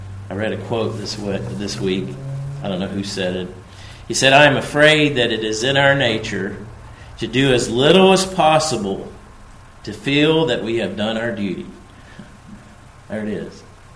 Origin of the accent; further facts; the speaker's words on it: United States; We don't have many ice storms around here, but where we grew up back in the States, we get ice storms